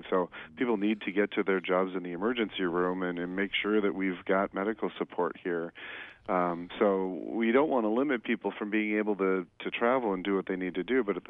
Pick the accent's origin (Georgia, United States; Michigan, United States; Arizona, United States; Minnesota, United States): Minnesota, United States; I'm from Minnesota originally. I grew up here. We are Minnesota tough, stoic people.